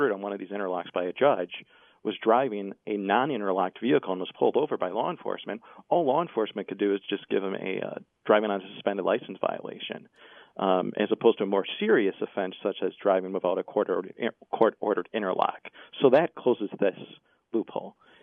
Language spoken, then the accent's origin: English; Wisconsin, United States; And you know, I'm from Wisconsin. I get told every time I come back there that, well, you know, you just enforce the laws that are on the books.